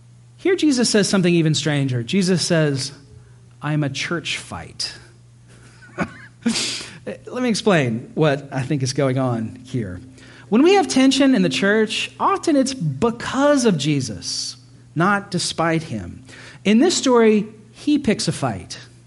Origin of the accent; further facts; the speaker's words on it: United States; I'm an American. I'm allowed to say this because we're not nice.